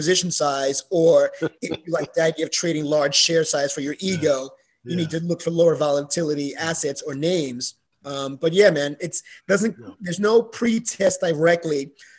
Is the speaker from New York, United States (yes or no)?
yes; New York City, New York, United States; I mean, I grew up in the Bronx